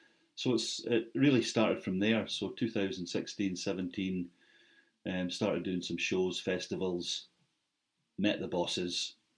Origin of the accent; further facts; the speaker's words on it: Thurso, Scotland, United Kingdom; moved away as an adult; I was born and bred in Thurso, where the distillery is. And I actually left there in 1988 to join the police in the central belt of Scotland.